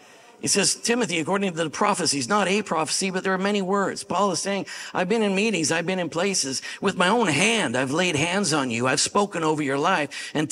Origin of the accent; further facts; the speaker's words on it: Canada; And I am a Canadian.